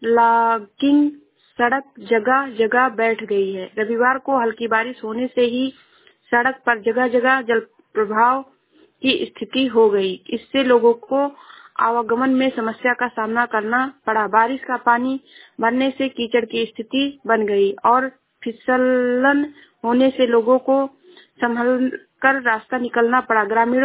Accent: Shravasti, Uttar Pradesh, India; मैं जिला श्रावस्ती से हूँ।

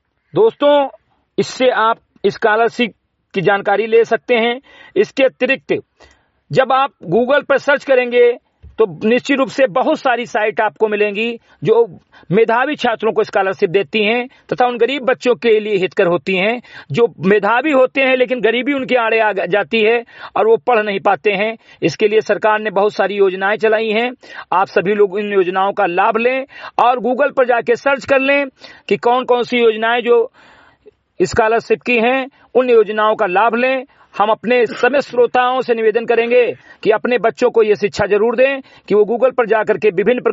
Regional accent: Uttar Pradesh, India; ग्राम सभा से मेरे कटे विकासखंड मैनपुरा जनपद बहराइच का मूल निवासी हूं

